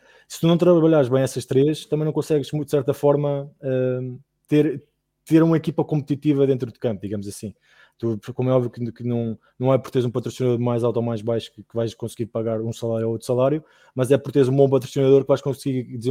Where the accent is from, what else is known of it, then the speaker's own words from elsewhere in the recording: Lisbon, Portugal; eu estou de fora, eu sempre estive de fora e sou lisboeta, não é?